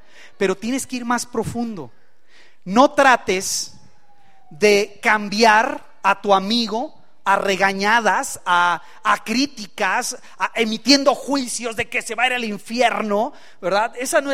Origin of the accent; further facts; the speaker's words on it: Mexico; Somos, lamentablemente, como mexicanos, un pueblo idólatra